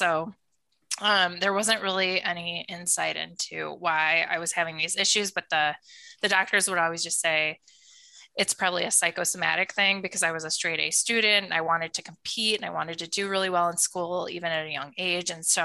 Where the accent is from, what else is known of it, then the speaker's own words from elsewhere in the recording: Iowa, United States; So I grew up in Iowa, in a really rural community.